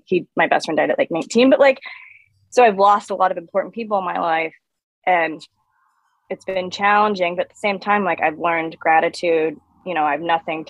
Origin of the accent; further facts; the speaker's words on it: Dallas, Texas, United States; But, you know, I grew up in Dallas in a very, like, well-to-do, predominantly white neighborhood.